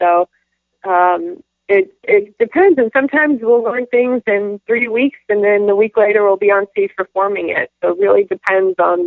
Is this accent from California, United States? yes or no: yes; California, United States; I just really wanted to be back here. I mean, it is home to me, and I grew up here, and my family's here.